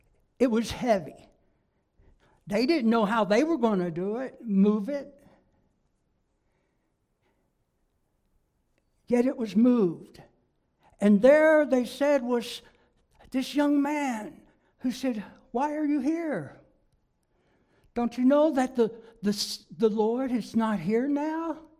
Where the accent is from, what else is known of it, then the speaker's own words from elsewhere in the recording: Kentucky, United States; I'm from Kentucky. That's my home, where I was born and raised. My family's all there. And I'm not going to try to hide my accent or anything else.